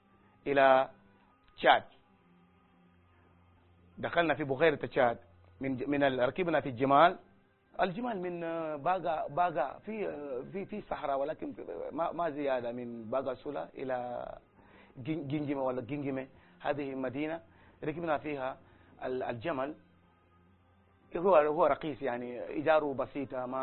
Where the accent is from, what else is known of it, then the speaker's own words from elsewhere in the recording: Senegal; أنتم من وين نحن من السنغال